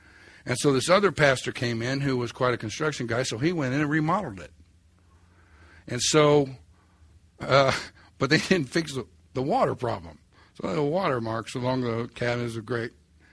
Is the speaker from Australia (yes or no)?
no; Oklahoma, United States; Even though I'm from Oklahoma, that was culture shock, buddy.